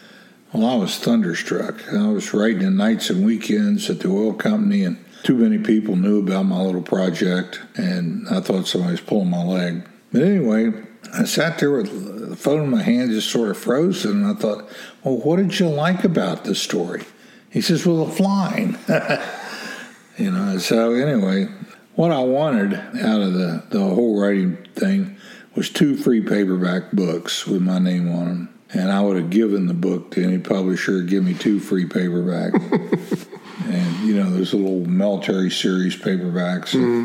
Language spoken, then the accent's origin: English; West Virginia, United States; I said, nobody. I'm from West Virginia.